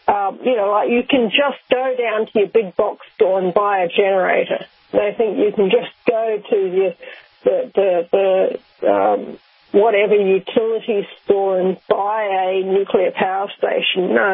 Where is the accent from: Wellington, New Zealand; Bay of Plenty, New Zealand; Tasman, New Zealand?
Bay of Plenty, New Zealand; Rotorua; because I grew up in Rotorua, which is a geothermal field.